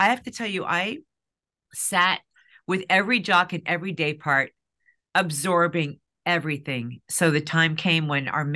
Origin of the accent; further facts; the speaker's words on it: Indiana, United States; I really dreamed of being a large animal veterinarian because I grew up in Indiana. We have farms everywhere.